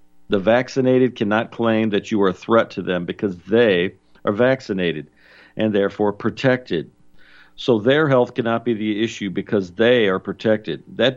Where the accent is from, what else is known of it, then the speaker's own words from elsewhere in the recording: New Jersey, United States; In my home state of New Jersey